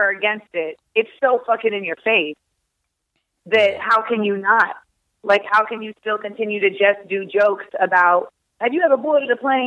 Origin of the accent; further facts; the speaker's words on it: Grenada; I'm from Grenada. We in general, and like in the Caribbean, like we just fight things.